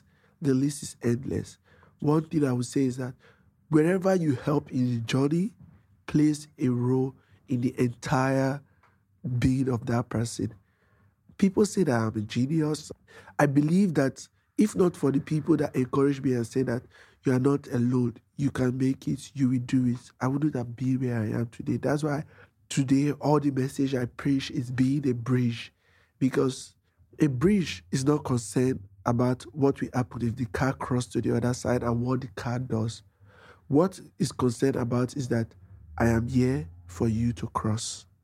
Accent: Nigeria; I love Nigeria. It's like home is always home, no matter where you go to.

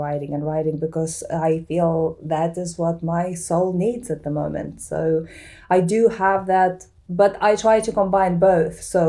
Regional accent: Lithuania; Yes, and in Lithuania, we have deep winters with minus 30 degrees as well.

